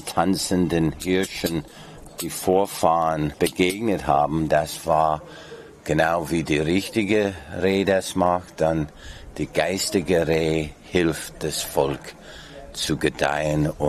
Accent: British Columbia, Canada; German is a second language; was viele Leute wissen nicht einmal, wo ich herstamme. Ich sage British Columbia

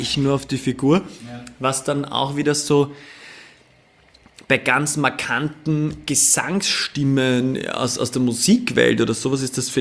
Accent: Vienna, Austria; Und meine Mutter kommt aus Salzburg. Und so war das irgendwie so, ja. Dann geht das auch als Wiener.

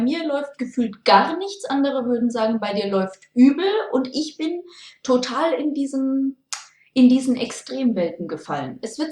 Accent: Würzburg, Bavaria, Germany; mitten in der Innenstadt bei uns in Würzburg.

